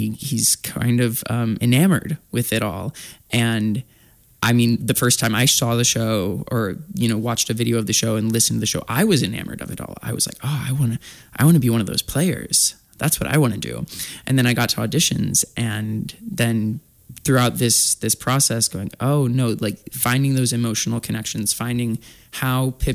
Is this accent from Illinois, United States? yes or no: yes; Illinois, United States; moved away as an adult; also born or lived in Champaign-Urbana; now in Spokane, United States; I grew up on a farm in southern Illinois, but most recently I came from Champaign-Urbana, which is about half the size of Spokane. It's a college town.